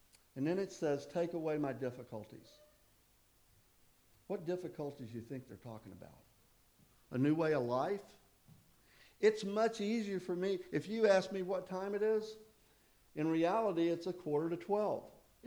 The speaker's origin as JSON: {"language": "English", "region": "the South", "country": "United States", "tie": "born or raised there", "said": "I'm a guy. I was raised in the South. I'm a good old boy."}